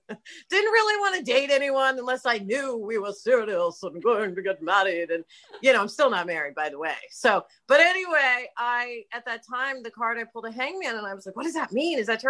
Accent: New York City, New York, United States; But for this, I wanted to include, I grew up in New York City. So I wanted to include as many cultures as I possibly could.

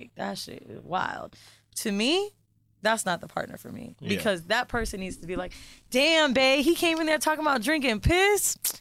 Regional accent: San Francisco, California, United States; born there; I was born in San Fran. My godmother was a drag queen, okay?

